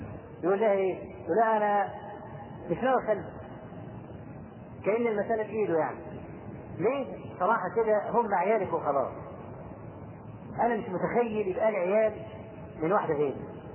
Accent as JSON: {"language": "Arabic", "country": "Egypt", "said": "واحنا كمصريين أسد في الحاجات دي"}